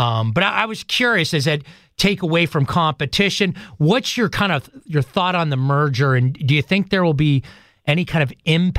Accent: District of Columbia, United States; Growing up in the Washington D.C. area, King's Dominion, and then a little farther away, Busch Gardens, both kind of what we would consider our two home parks.

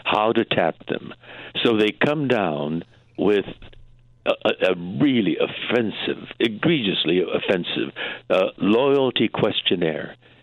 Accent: United States; We weren't the enemy, and we weren't aliens. We're American-born, educated here.

